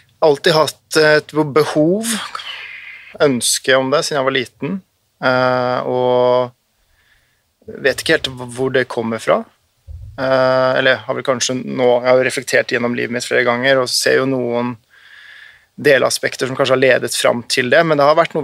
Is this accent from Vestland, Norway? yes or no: yes; Austevoll, Vestland, Norway; also born or lived in Nordfjord; Nei, jeg født I Nordfjord. Og så flyttet vi ganske kjapt ned til Austevoll, en øygruppe utenfor Bergen, der faren min var lege I 6 år. Jeg fikk jo på meg en ganske fin dialekt der borte.